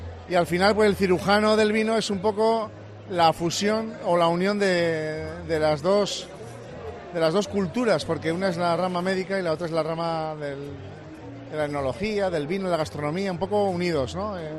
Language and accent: Spanish; Aragon, Spain; tienen lo que decimos en mi tierra, en Aragón, enjundia